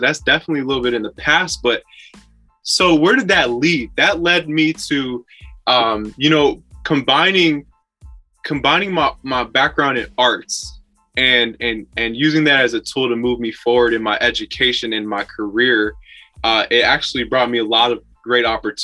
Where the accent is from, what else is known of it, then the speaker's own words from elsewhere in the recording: Chicago, Illinois, United States; well, I'm from Chicago, so that's the home of so many great DJs. It's the home of house music as well.